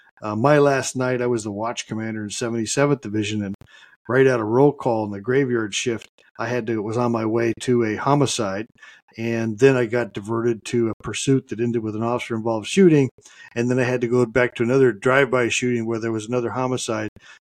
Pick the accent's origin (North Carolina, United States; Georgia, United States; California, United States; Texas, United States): California, United States; Long Beach; So I'm a native Californian, and I was born in Long Beach